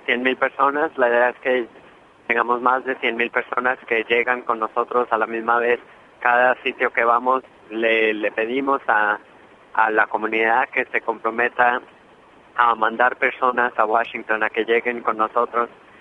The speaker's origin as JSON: {"language": "Spanish", "country": "Colombia", "said": "y yo soy de Colombia."}